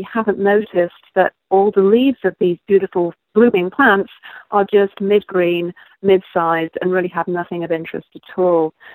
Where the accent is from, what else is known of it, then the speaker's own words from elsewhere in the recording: Wirral, North West England, United Kingdom; accent: British; also born or lived in Peak District; I grew up in England, so I know my accent is sounding a bit of a mongrel. To American ears, I sound British. Probably to you, I still sound somewhat Americanized. I don't know. But yeah, I was born and bred on the Wirral Peninsula